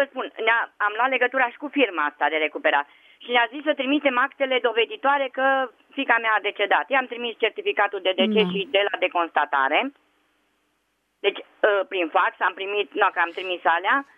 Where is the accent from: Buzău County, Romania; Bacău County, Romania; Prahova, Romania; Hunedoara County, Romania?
Hunedoara County, Romania; Deva; și sunt din Deva.